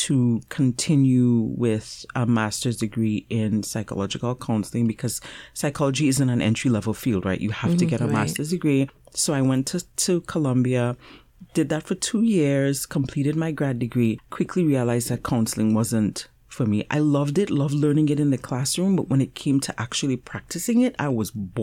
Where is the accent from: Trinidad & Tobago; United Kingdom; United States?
Trinidad & Tobago; So I grew up in Trinidad and Tobago